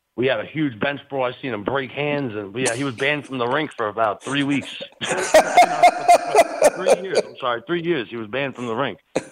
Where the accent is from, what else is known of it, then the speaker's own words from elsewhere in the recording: New York City, New York, United States; My father was a mason and a truck driver. So in New York City, we used to do bricks and foundations, and we used to lay mortar together.